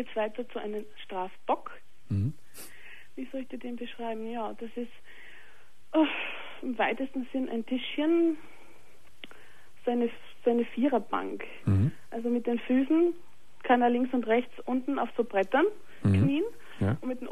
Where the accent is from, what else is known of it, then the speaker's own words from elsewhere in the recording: Austria; Bei uns in Österreich ist es noch immer tabu.